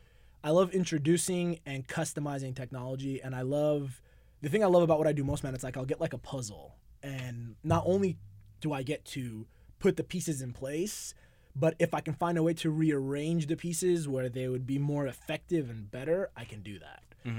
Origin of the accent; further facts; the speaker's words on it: Los Angeles, California, United States; I'm born and raised in LA, man.